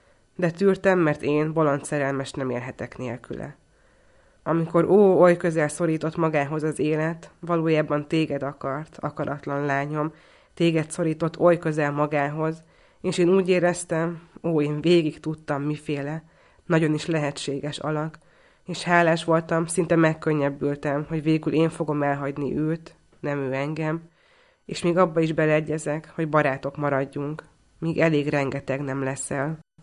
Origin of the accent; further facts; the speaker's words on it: Szekszárd, Tolna, Hungary; born there; Valóban 1986-ban születtem Szekszárdon